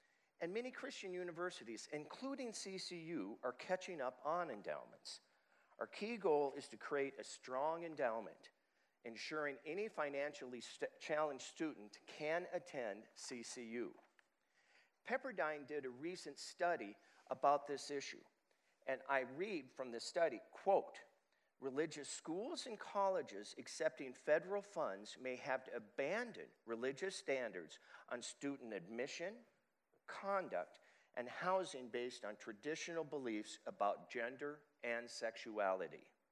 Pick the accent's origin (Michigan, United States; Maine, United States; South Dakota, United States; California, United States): South Dakota, United States; Consider this example for my home state of South Dakota.